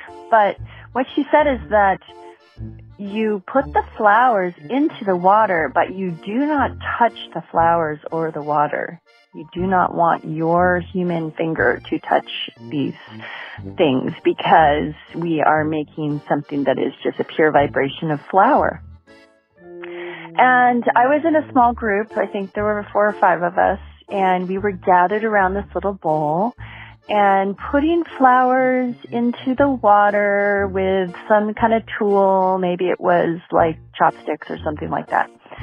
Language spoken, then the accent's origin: English; California, United States; I'm from California, and I have a little story I've been waiting to tell someone, so thanks for asking.